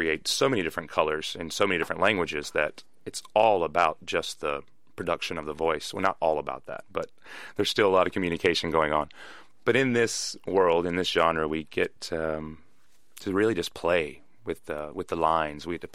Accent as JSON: {"language": "English", "region": "North Carolina", "country": "United States", "said": "which I'm from North Carolina, so it's not too hard for me to mimic that."}